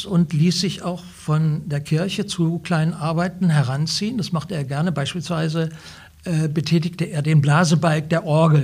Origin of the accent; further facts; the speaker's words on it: Poland; Das können Sie machen als Deutscher, aber wir als Polen, die wir hier wohnen in dem Ort, wir möchten uns damit nicht beschäftigen.